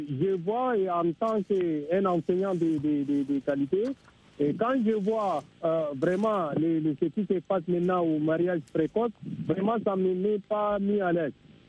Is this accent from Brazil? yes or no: no; Chad; je suis Tchadien … au Tchad.